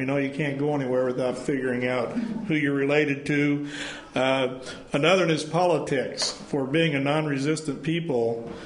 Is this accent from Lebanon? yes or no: no; Sheridan, Oregon, United States; from Sheridan, Oregon, from Sheridan Mennonite Church.